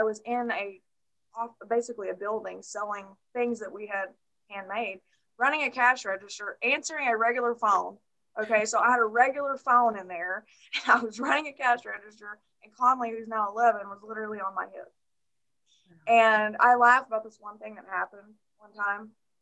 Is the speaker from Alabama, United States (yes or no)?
no; Arkansas, United States; So I was raised in Arkansas, still live in Arkansas. I was raised in a very small town.